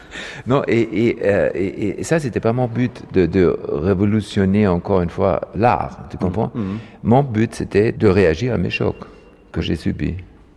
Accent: Barjac, Occitanie, France; On a découvert chez moi, à Barjac, tu sais, au sud de la France, on a découvert une autre grotte.

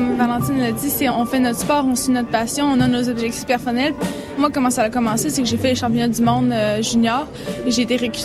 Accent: Canada; Je me rappelle quand j'étais tout petite, moi je viens du Canada

